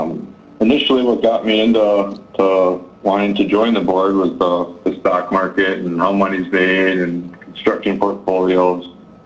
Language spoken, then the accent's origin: English; Milwaukee, Wisconsin, United States; I grew up in Milwaukee, lived here my whole life.